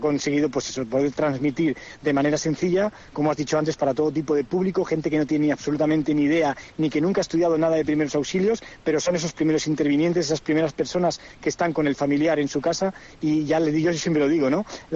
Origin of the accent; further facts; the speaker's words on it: Santander, Cantabria, Spain; moved away as an adult; now in San Pedro del Pinatar, Spain; yo soy de Santander. Yo estuve hasta los 22 años en Santander, pero luego por cuestiones de la vida pues me vine hacia la zona de Murcia y aquí ya me instalé, aquí estudié, aquí me quedé y aquí trabajo en el Servicio de Emergencias y Protección Civil del Ayuntamiento de San Pedro del Pinatar.